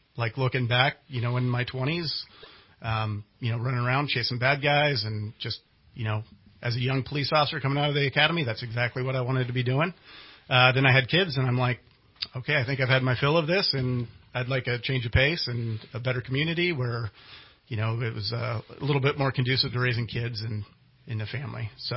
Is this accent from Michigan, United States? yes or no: no; Fairfield, California, United States; Like when I grew up in Fairfield, you know